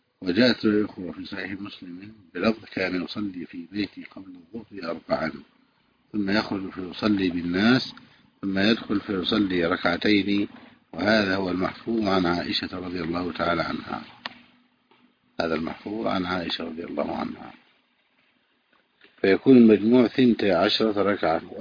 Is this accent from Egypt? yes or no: yes; Egypt